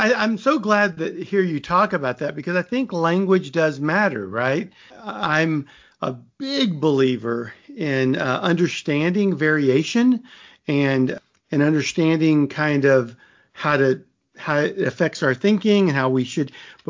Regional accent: the South, United States; I was in Japan and, you know, we're from the South, of course.

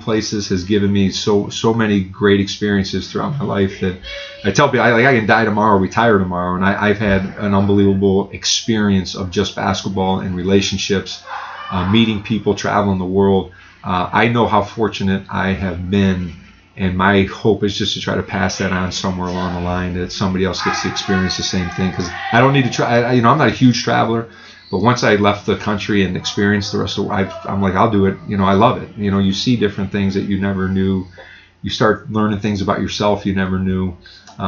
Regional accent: Lakewood, Ohio, United States; I'm a kid from Lakewood, Ohio

